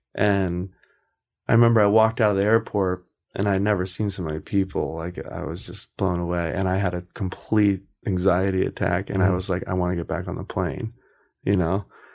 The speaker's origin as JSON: {"language": "English", "region": "South Carolina", "country": "United States", "said": "I'm from South Carolina."}